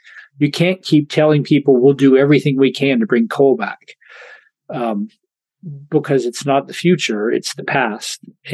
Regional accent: West Virginia, United States; are people that have left West Virginia, like myself, but the confidence that we gain living and growing up in West Virginia, that common sense, that work ethic

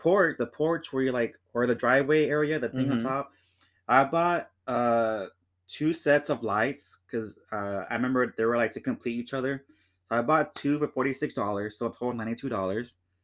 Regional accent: Houston, Texas, United States; also born or lived in Pasadena / Kingsville; I never experienced snow that much in my life growing up in Texas, Houston, Pasadena, Kingsville, I think overall I experienced it like three times.

